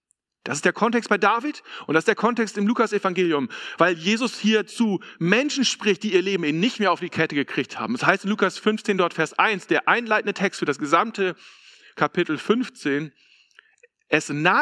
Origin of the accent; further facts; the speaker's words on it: Lower Saxony, Germany; ich komme aus Ostfriesland